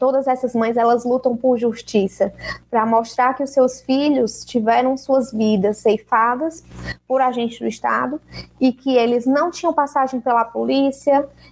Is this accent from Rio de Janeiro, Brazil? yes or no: no; Fortaleza, Ceará, Brazil; moved away as an adult; now in Curitiba, Brazil; no estado do Ceará, que é de onde eu venho, de onde eu falo, o chão que eu pisava, né, sou cearense, sou de Fortaleza, e estou há um ano morando em Curitiba.